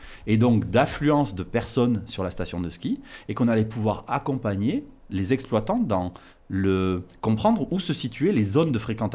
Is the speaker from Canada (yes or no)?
no; Occitanie, France; moi je suis originaire de pas très loin, je suis originaire du Gers et j'habite à l'entrée de la Vallée d'Or.